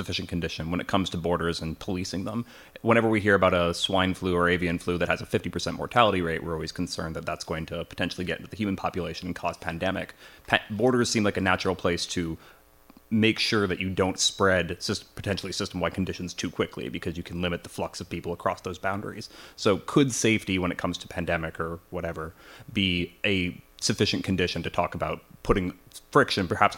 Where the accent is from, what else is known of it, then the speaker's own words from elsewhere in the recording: New York, United States; I'm from New York.